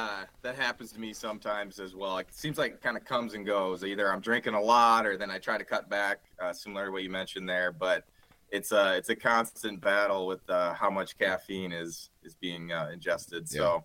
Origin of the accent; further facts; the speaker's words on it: Grand Rapids, Michigan, United States; We're all originally from Grand Rapids, Michigan, but we met in undergrad over at the University of Michigan on the east side of our state here.